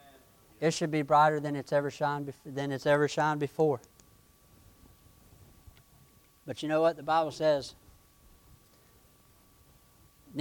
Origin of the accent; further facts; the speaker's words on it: Florida, United States; I grew up in Florida. And when I was a teenager, I spent a lot of my time in the woods, being a boy, climbing trees, running through barefoot, running through thorns.